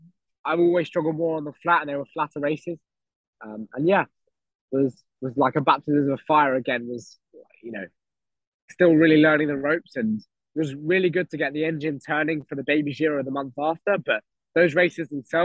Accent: United Kingdom; it's a super special race to do as a British guy.

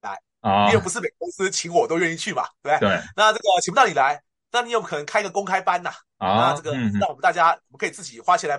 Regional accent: Taiwan; 那我觉得我们台湾人有很多人比我更好的人才啊

